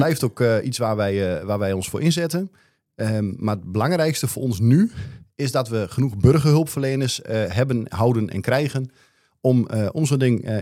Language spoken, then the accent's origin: Dutch; Losser, Overijssel, Netherlands; geboren getogen Lossenaar. Ben inmiddels 42.